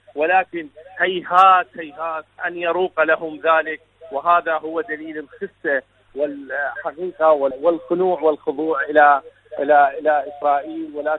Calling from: Iraq; من العراق، شكرا جزيلا لكم

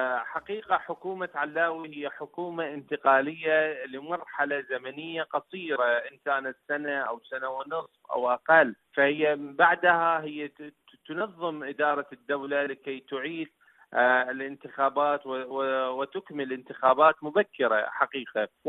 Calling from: Iraq; من العراق.

